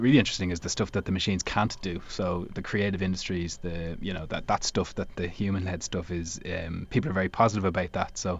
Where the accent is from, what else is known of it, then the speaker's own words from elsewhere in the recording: Ireland; We're from the Republic.